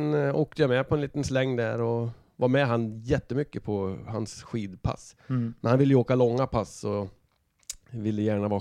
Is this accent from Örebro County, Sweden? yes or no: yes; Hällefors, Örebro County, Sweden; Det gränsar till alla möjliga distrikt. Så att när jag var yngre så hade de svårt att ha koll på vart jag kom ifrån. Om jag var värmlänning eller om jag var från Närke eller västmanlänning eller rent av från Dalarna.